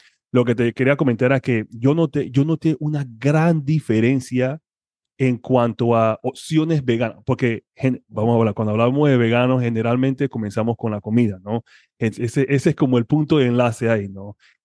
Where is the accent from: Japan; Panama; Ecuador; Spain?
Panama; now in United States; yo soy originario de Panamá. Vivo aquí en los Estados Unidos ahora ya por más de 20 años. Pero yo tengo 45 años.